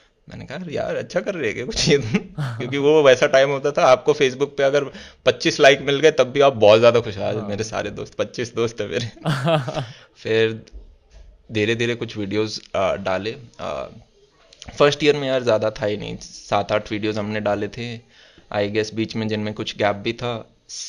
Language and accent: Hindi; Delhi, India; मैं भी जैसे दिल्ली का ही हूँ, एनसीआर का ही अपने आप को कहूँगा